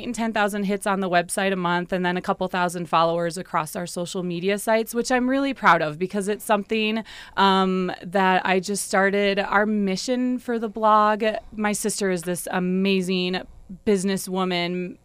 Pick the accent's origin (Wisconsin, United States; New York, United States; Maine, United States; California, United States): Wisconsin, United States; Milwaukee; accent: Wisconsin; now in Wyoming, United States; I'm actually from Milwaukee, Wisconsin, and there goes that accent.